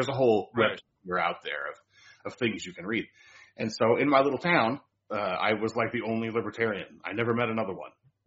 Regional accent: Riverside, California, United States; I grew up in Riverside, which is in Southern California, east of Los Angeles through the mountains towards the desert.

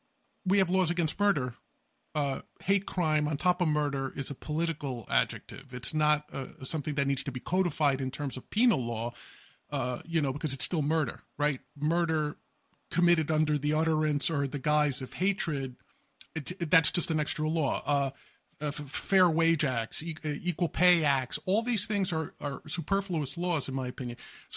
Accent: United States; Which as an American, I can't for the life of me

